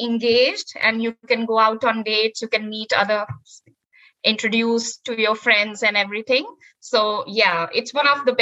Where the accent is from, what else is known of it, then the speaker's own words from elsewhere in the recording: Delhi, India; So I was born in India, the capital city of Delhi, and all of my family lives in India. I completed my education there.